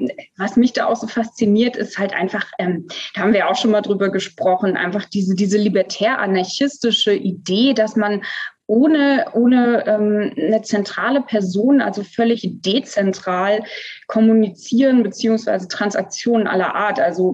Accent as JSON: {"language": "German", "country": "Namibia", "tie": "born or raised there", "said": "Nee, ich bin aber als Säugling, also mit ein paar Wochen dorthin, genau. Also ich kann mich quasi an keine Zeit vor Namibia erinnern"}